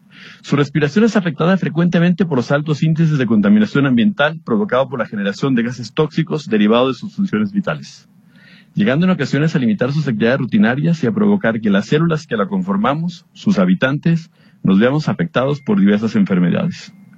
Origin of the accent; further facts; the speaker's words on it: Guadalajara, Jalisco, Mexico; haciendo una felicitación a Guadalajara, de manera particular a cada uno de los que la habitamos y somos orgullosamente tapatíos